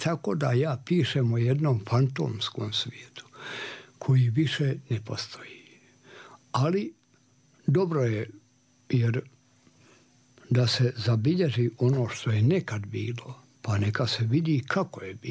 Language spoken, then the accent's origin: Serbian; Banja Luka, Republika Srpska, Bosnia & Herzegovina; moved away; Ja sam iz Banja Luke otišao kad je ona brojala 36.000 stanovnika tačno. To je bio mali gradić pregledan u svakom pogledu, a sada je to jedan veliki grad.